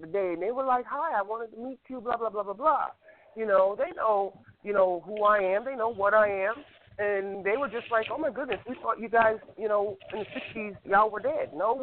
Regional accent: New York/New Jersey area, United States; back in the day, I was growing up, I'm from the New York, New Jersey area.

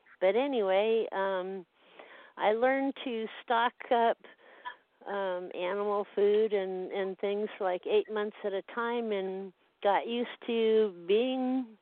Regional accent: Glendale, California, United States; I grew up in Glendale, and you know I worked in Hollywood at the cafe for many years.

